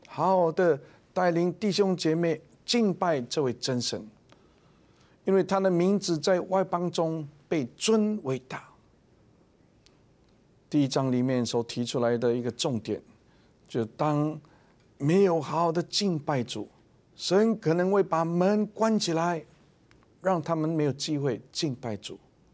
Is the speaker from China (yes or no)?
yes; China; 其实圣经里面用我们中国人可以想象可以明白的文化